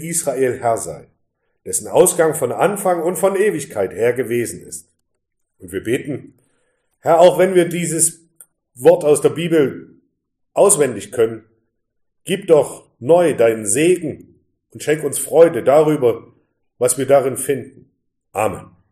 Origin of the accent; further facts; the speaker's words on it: Zwickau, Saxony, Germany; born there; Ich bin in Zwickau geboren.